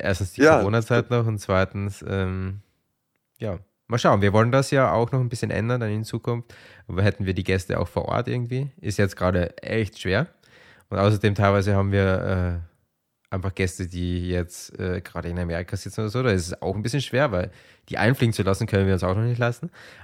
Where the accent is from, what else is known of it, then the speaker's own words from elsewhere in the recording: Vienna, Austria; Ich komme aus Wien.